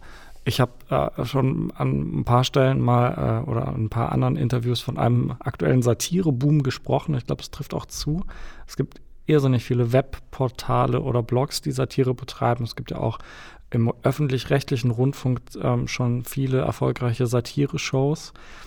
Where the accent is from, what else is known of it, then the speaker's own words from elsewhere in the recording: Bavaria, Germany; Und sonst bin ich bei München groß geworden